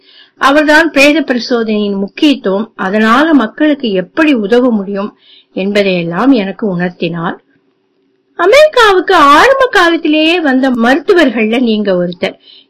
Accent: Chennai, Tamil Nadu, India; அதனால 1956 நான் சென்னையில என் தாத்தா பாட்டி வீட்டில் வளர்ந்தேன்.

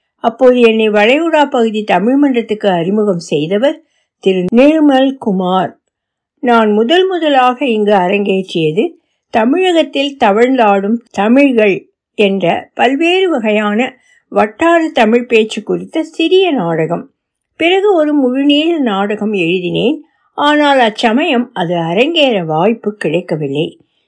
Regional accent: Viluppuram, Tamil Nadu, India; also born or lived in Tirunelveli district / Srivaikuntam / Tiruchirappalli; மிகவும் சிறு வயதில் பெரும்பாலும் விழுப்புரத்தில் பாட்டி மற்றும் மாமா வீடுகளில் வளர்ந்தேன். நெல்லை மாவட்டத்தில் எங்கள் வீட்டில் நான் வளர ஆரம்பித்த போதும் பாட்டிதான் என்னுடன் இருந்தார்கள்.

